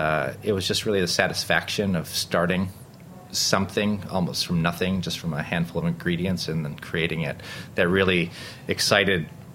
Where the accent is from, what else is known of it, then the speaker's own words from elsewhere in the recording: Rochester, United States; growing up in Rochester, there's certainly, you're certainly limited to either the outdoors or staying inside. And my parents actually had 5 acres of land, and half of which was woods and half of it was what we cultivated.